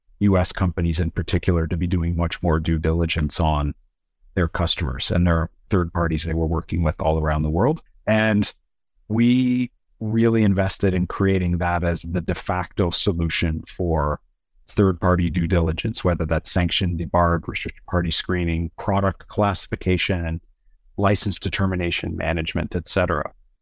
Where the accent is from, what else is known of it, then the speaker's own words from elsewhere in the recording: Canada; I'm based in Canada, and so I'm Canadian, educated in Canada.